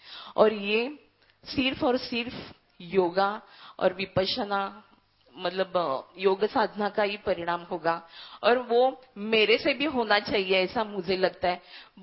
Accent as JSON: {"language": "Hindi", "town": "Mumbai", "region": "Maharashtra", "country": "India", "said": "मैं तिलक नगर मुंबई से आई हूँ, चेंबूर।"}